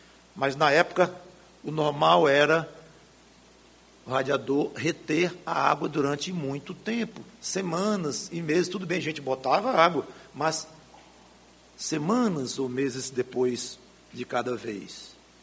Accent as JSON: {"language": "Portuguese", "region": "Piauí", "country": "Brazil", "said": "Uma vez eu fui para o Piauí, minha terra, lá com meu pai, minha mãe e meus 5 irmãos, todos pequenos"}